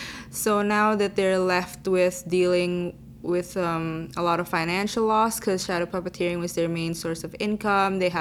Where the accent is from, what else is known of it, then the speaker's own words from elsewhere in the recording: Indonesia; now in Vancouver, California, United States; I was born and raised in Indonesia, but now I'm based in Vancouver, BC.